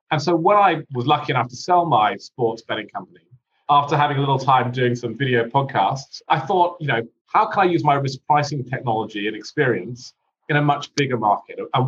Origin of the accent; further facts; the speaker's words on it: United Kingdom; moved away as an adult; now in United States; So you may not be able to tell this from my accent, but I'm actually not American. I'm actually British, and I came to the US 3 years ago with a sports tech company.